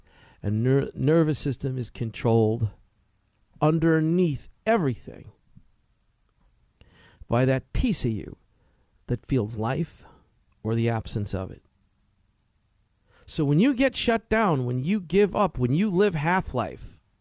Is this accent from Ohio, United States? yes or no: no; New York, United States; I'm a New Yorker, you know, like Judge Jeanine. I'm a New Yorker. We don't talk poetry.